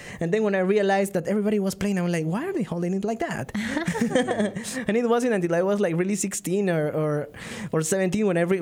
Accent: Peru; moved away as an adult; I'm originally from Peru.

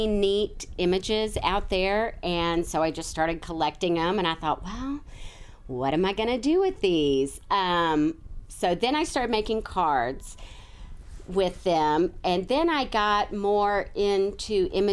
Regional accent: Memphis, Tennessee, United States; Growing up in Memphis, my mom used to take me to the Pink Palace Arts and Crafts Show every year.

